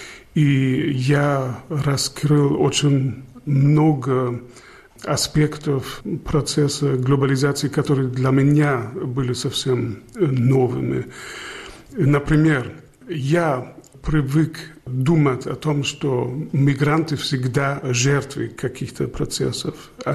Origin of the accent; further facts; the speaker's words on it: Germany; Russian is a second language; also born or lived in Bavaria; Я вырос в Западной Германии. Я был в интернате в Баварии у бенедиктинов в монастыре.